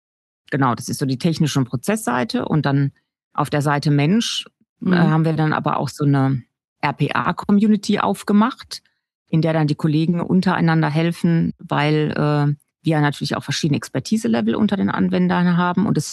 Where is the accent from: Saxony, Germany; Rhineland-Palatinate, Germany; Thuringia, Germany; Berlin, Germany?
Rhineland-Palatinate, Germany; Landau; Also im Ernst, ich komme hier aus Landau, also die Stadt, die hier in der Nachbarschaft liegt. Und ich wollte in jungen Jahren immer raus, woanders hin wie die meisten in meiner Stufe damals.